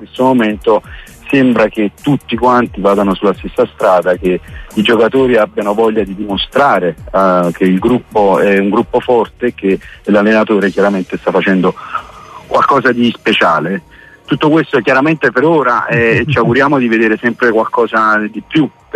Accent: Naples, Campania, Italy; sono napoletano

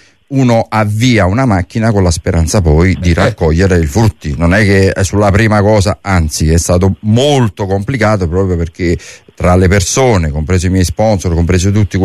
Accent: Naples, Campania, Italy; Io sì, napoletano doc

